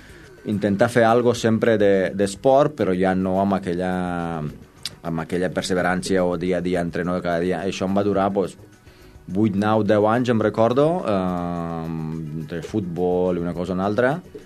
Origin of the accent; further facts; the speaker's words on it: Romania; born there; Catalan is a second language; jo vaig néixer a Romania ara fa uns 38 anys. De ben jove, amb 10 o 11 anys, et diria, ja vaig començar a fer atletisme.